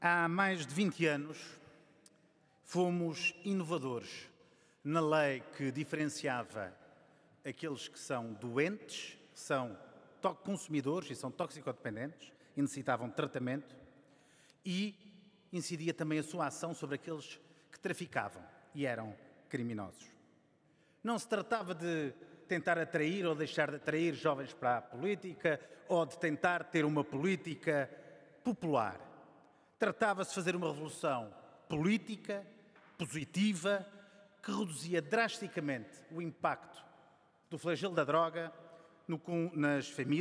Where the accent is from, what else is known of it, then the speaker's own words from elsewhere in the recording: Azores, Portugal; Outras há, de onde eu venho, dos Açores, ou da região autónoma da Madeira, onde tudo novo acontece.